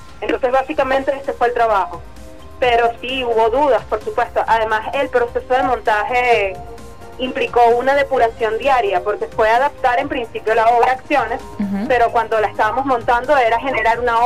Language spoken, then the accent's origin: Spanish; Cumaná, Sucre, Venezuela; moved away as an adult; yo empecé a hacer teatro a los 8 años en Cumaná, soy de Cumaná